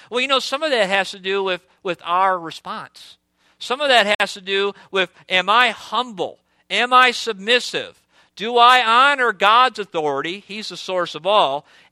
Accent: United States; But I'm an American second. I'm a citizen of the kingdom first and foremost.

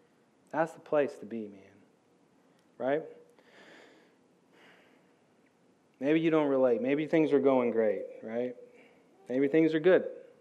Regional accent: United States; accent: American; I think that's how you say it, how I say it, nakeh, with my American accent.

